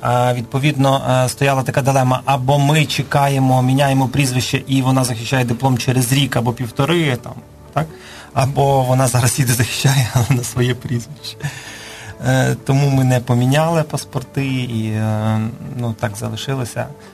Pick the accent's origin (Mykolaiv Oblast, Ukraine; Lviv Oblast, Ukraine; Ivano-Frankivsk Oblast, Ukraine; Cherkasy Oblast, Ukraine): Lviv Oblast, Ukraine; Lviv; now in Kyiv, Ukraine; ми родом зі Львова. Якщо ми не представилися, ми народилися у Львові, ми корінні львів'яни, ми там жили, виросли, хоча мої два старші брати народилися у Східній Україні, мій тато зі Східної України, Запорізької області.